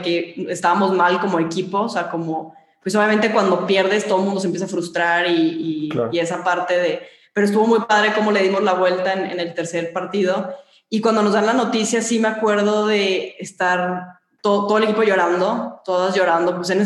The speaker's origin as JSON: {"language": "Spanish", "town": "Monterrey", "region": "Nuevo León", "country": "Mexico", "said": "Así somos la regia."}